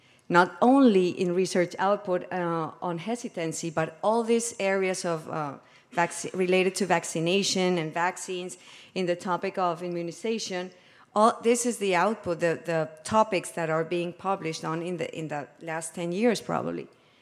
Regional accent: Colombia; Also because I come from Colombia, a country in development, and I worked as a doctor there

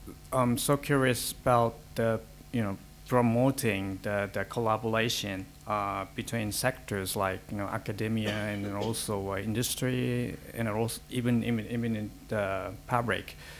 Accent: Japan; from Japan.

